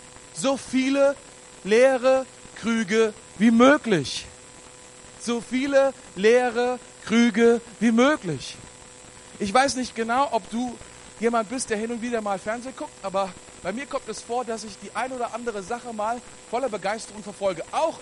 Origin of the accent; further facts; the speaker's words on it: Germany; Ich bin auch Deutscher.